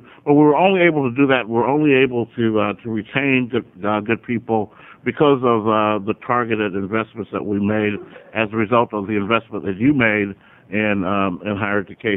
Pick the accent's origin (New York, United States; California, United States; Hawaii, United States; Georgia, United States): California, United States; Richmond; my hometown, Richmond, California, is actually one of the leading contributors of weeds to the Columbia River. So on behalf of Richmond, I apologize to all of you.